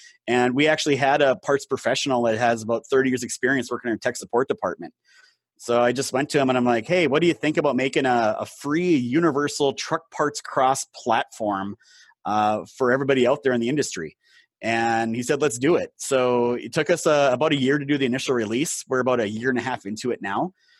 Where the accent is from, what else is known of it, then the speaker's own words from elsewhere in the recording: Minnesota, United States; I mean, I'm from Northern Minnesota.